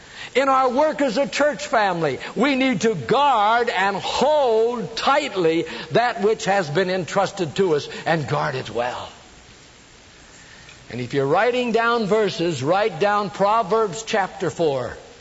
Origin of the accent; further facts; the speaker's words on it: Modesto, California, United States; sat in a little motel out in my hometown in Modesto, California, near Ceres.